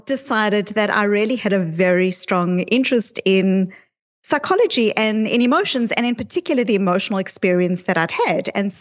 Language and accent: English; South Africa; So I became interested in these ideas when I grew up in South Africa. I was born into apartheid South Africa